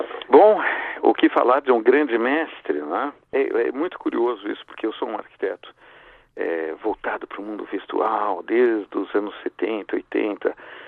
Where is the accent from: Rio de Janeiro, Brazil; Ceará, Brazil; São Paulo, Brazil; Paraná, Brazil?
São Paulo, Brazil; quando eu era menino, eu morava em São Paulo, muito perto de uma casa desenhada pelo Paulo Mendes da Rocha, que ficava no Morumbi